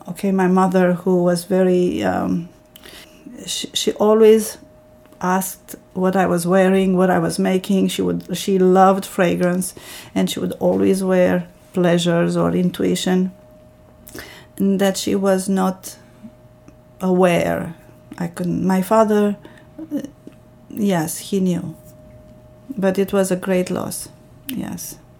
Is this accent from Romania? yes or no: yes; Romania; English is a second language; I always say, I am from Romania, but I am of Armenian descent.